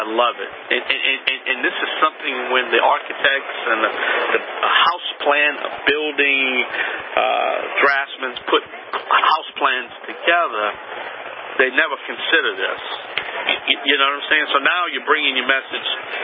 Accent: New Orleans, Louisiana, United States; I'm here at South 14 Greenville Show in the Big Easy, my hometown, New Orleans, Louisiana.

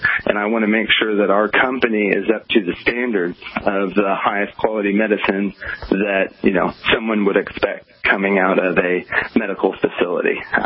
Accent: Oklahoma, United States; now in Los Angeles, United States; which coming from the Midwest, where I'm from Oklahoma, I've never seen it like the levels we have in Los Angeles.

